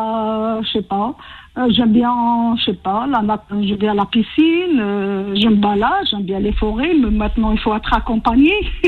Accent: Algeria; Non, je suis brune, hein, je suis algérienne.

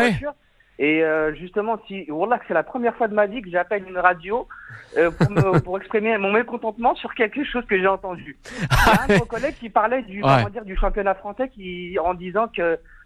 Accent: Paris, Île-de-France, France; je suis parisien.

